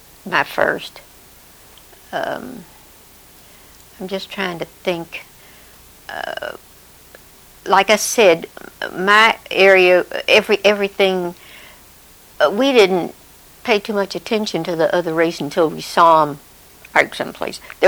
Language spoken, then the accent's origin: English; West Virginia, United States; now in Kansas, United States; But West Virginia, I've had to tell people, I'm from West Virginia, not Virginia.